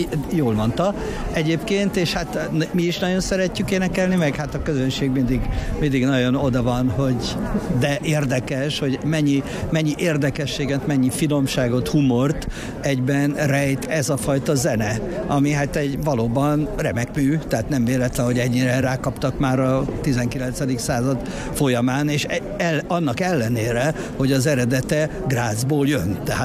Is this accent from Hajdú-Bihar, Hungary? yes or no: no; Borsod-Abaúj-Zemplén, Hungary; Hát én Felső Vadász mellett nőttem föl